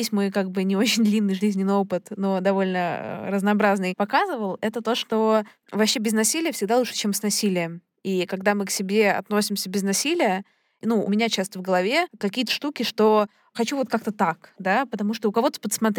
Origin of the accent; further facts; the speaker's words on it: Russia; в России я, с одной стороны, я там, ну, я даже не россиянка уже, да, ну, там, русская, тоже меня русской назвать, ну, условно, да, да, условно я русская.